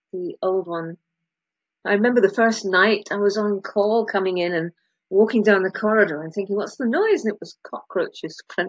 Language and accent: English; Scotland, United Kingdom; now in England; I'm a Scot, but I have worked all my life in England, I suppose, all my working life in England.